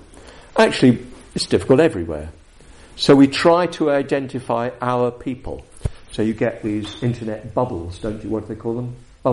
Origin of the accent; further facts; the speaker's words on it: United Kingdom; You know, I remember growing up in Britain, accents.